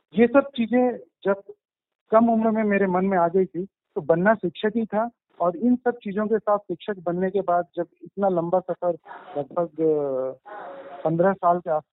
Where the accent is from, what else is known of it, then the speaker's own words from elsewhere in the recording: Bastar, Chhattisgarh, India; चूंकि मैं बस्तर से आता हूँ